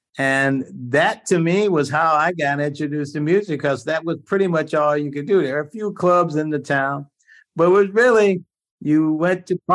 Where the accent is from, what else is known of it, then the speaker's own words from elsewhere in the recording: Freeport, Illinois, United States; also born or lived in Mississippi; when I left Mississippi, I grew up in Freeport, Illinois, small Midwestern town, 30,000 people, 10% Black